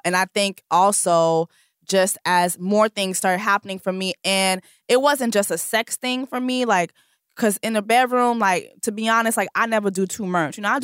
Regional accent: Haiti; Now, I'm Haitian. I'm from the Caribbean.

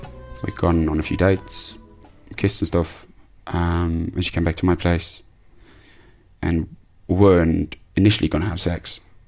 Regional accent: Germany; Of course, I'm from Germany.

